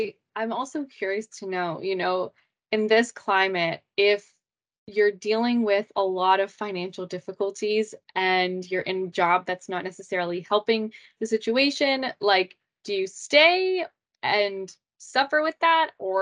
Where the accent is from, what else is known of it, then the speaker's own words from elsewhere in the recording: Toronto, Ontario, Canada; so I'm from Toronto, and buying a house in Toronto is basically impossible for us young people.